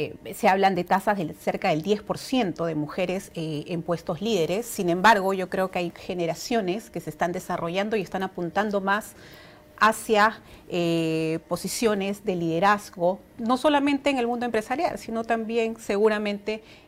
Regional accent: Peru; eso de verdad es un orgullo para nosotras como peruanas

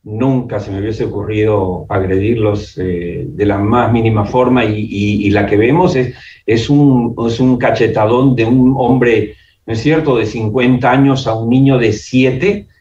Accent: Peru; eso me preocupa mucho como peruano

